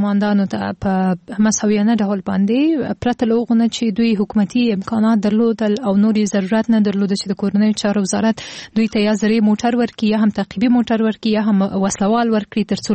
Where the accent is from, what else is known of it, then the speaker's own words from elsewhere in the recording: Afghanistan; همه ما میتونیم به عنوان یک افغان